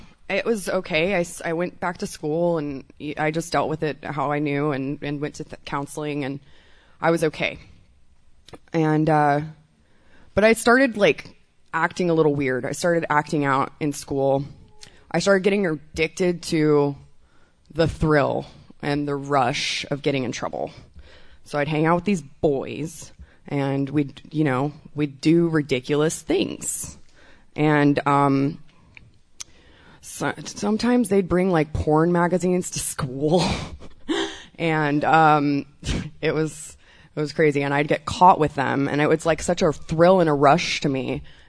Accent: McAllen, Texas, United States; also born or lived in Corpus Christi; and I was born in Corpus Christi, Texas, to two wonderful parents that didn't like each other very much. And I moved down to the border of Texas and Mexico in McAllen, Texas.

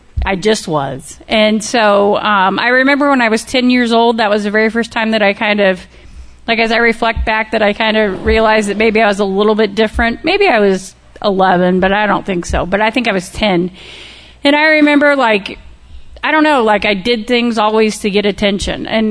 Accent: St. Louis, Missouri, United States; also born or lived in Springfield, United States; Like Jeannie said, I'm from St. Louis, and I'm blessed to be here today.

